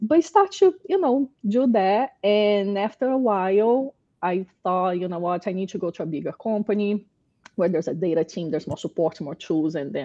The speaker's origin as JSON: {"language": "English", "country": "Brazil", "second_language": "English", "moved": "as an adult", "lives_now": "United States", "said": "I'm a dentist in my country. I'm from Brazil. I'm a dentist there. Came to the US, ended up in dental hygiene."}